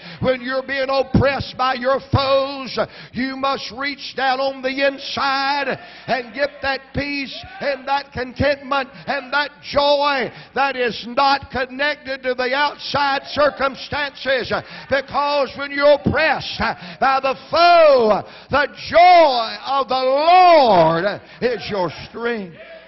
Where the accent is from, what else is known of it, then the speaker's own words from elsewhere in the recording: Virginia, United States; now in Atlanta, United States; I'm from the Blue Ridge Mountains of Virginia. My little wife was from the Blue Ridge Mountains of North Carolina.